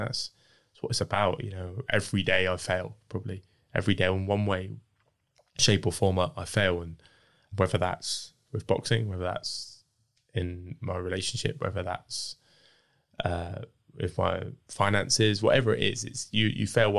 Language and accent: English; Bournemouth, South West England, United Kingdom; I'd love to headline in my hometown. I don't think we've ever had a televised boxing show in Bournemouth